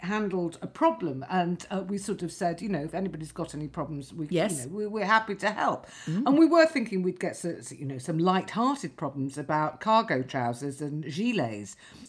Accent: Lytham St Anne's, North West England, United Kingdom; And, you know, you came from Solihull, I came from Lytham St Anne's.

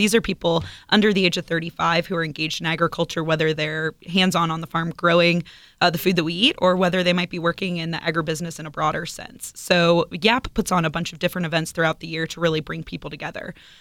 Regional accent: Cincinnati, Ohio, United States; And as you had referenced earlier, I am from the Cincinnati area. So a little bit of a different background in agriculture. Grew up in the city, but my family does have a small hobby farm in eastern Kentucky.

